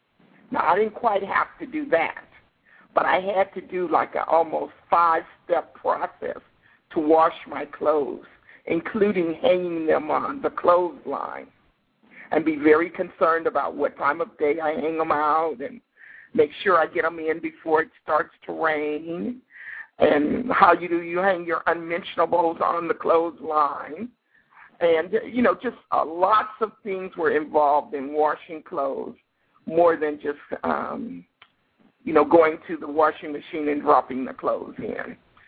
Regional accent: United States; Yeah, so really owning that I am an American, that I am from the United States, and that I do enjoy being from the United States

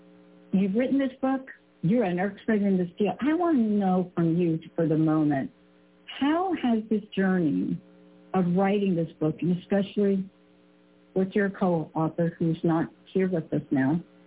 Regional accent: New York, United States; I'm a kid from the Bronx

